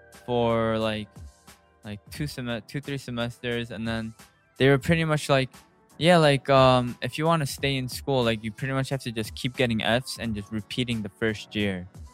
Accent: United States; born there; English is a second language; Like, for me, like, I was born in America, so I don't have to go to the army

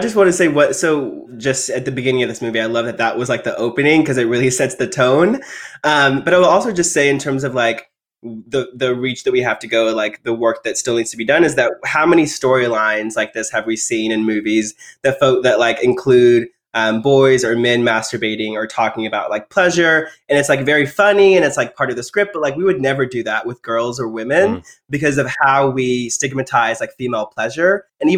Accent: Texas, United States; And I grew up in Texas, in the rural area, where our sex ed standards haven't been updated since I was born in 1994.

